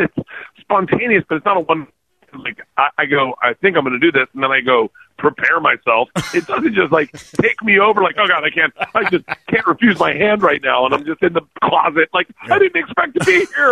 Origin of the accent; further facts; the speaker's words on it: United States; I think sometimes they just see me being American.